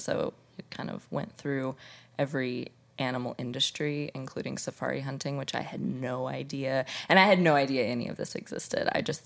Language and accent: English; Indiana, United States; So I am from Indiana. A tiny cornfield in the Midwest. I definitely grew up eating the standard meat and potatoes diet